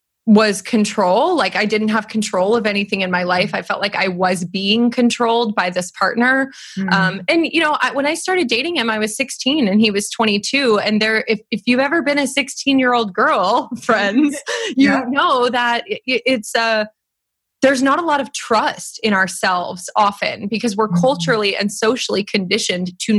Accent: California, United States; Basically, I grew up in California, spent 6 years with this guy

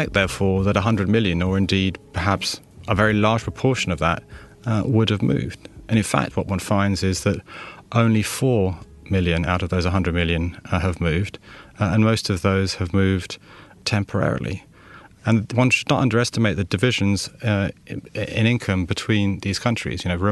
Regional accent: London, United Kingdom; born there

